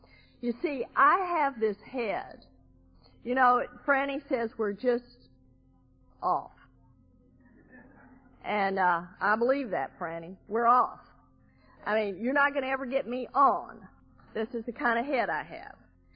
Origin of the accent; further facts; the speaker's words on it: Texas, United States; I'm born and raised in Texas.